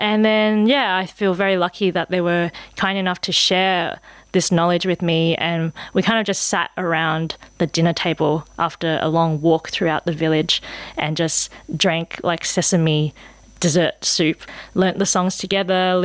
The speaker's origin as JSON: {"language": "English", "country": "Hong Kong", "moved": "yes", "lives_now": "Sydney, Australia", "said": "We are from Hong Kong, but we moved to Australia in 1996, so I've spent most of my life here in Sydney."}